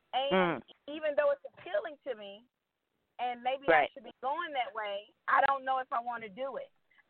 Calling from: Atlanta, Georgia, United States; I'm calling from Atlanta, Georgia.

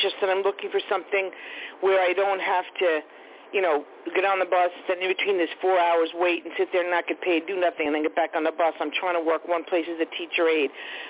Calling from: New York, United States; Long Island.

